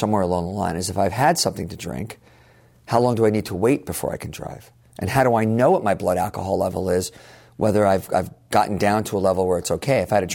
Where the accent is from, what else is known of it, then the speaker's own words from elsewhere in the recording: New York, United States; I grew up in New York, as we talked about before the show, and you can drink and get into a taxi or a train or a bus.